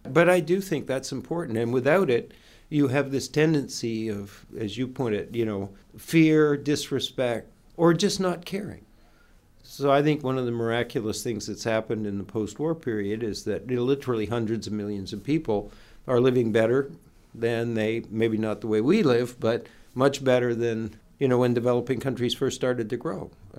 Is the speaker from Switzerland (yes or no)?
no; Canada; I grew up in Canada, ended up working in the United States, studied at Oxford